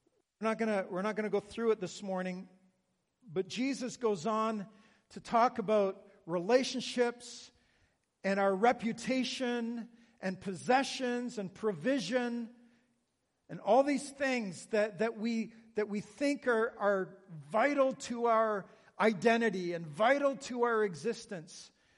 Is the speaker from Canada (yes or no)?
yes; Canada; accent: Canadian; Like, I didn't know I had a Canadian accent until somebody said, oh, I think your Canadian accent is so cute, right?